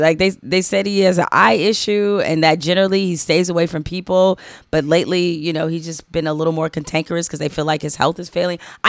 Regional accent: Detroit, Michigan, United States; I don't love to praise, you know, the Boston Celtics, like growing up in Detroit

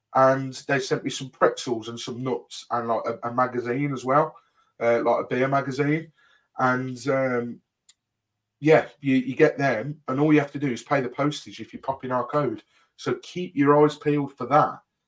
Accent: Birmingham, West Midlands, United Kingdom; because I'm from Birmingham.

